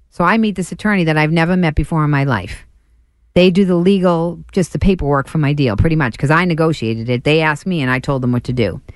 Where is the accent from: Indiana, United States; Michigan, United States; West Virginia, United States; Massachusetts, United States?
Massachusetts, United States; Dorchester; He did not sexually harass me because, first of all, I'm from Dorchester.